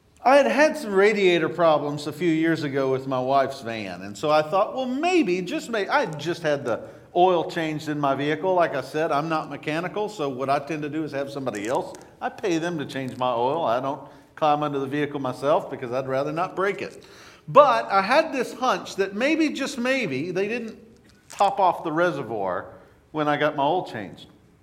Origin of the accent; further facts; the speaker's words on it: Texas, United States; I grew up in East Texas, a stall, if traffic was moving slow, it meant there was a tractor on the road.